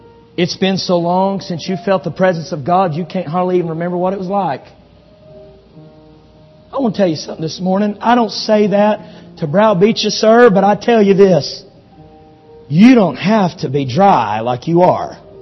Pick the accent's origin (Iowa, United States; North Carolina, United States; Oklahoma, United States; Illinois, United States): Oklahoma, United States; You forgive me, I'm from Oklahoma.